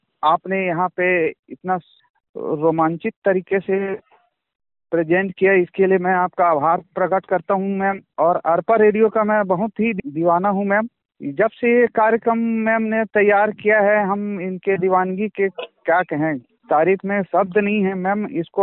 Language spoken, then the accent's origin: Hindi; Rudri, Chhattisgarh, India; मैं रुद्री जिला धमतरी छत्तीसगढ़ से ही हूँ मैं